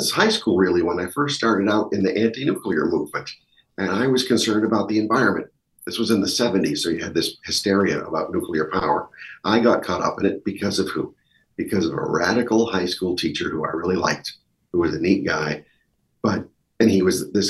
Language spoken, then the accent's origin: English; New Hampshire, United States; some people fly in from California to my home state of New Hampshire to train us college kids.